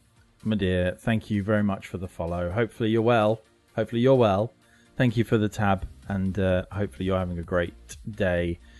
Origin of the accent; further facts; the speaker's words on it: London, United Kingdom; I'm from London.